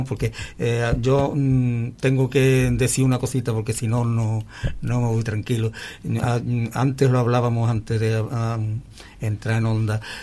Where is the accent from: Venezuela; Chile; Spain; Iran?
Spain; El Saucejo, Andalusia; He también hablado en mi pueblo, porque yo no soy de Osuna, soy del Saucejo